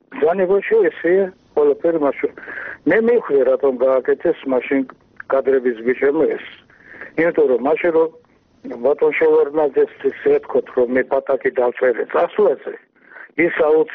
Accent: Tbilisi, Georgia; born there; მაგრამ მე ხომ თბილისში დავიბადე კაცო.

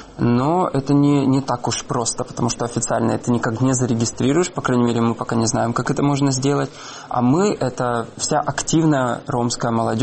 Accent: Russia; И я все детство провел тоже в России, потому что там все родственники, и там вся моя ромская община.

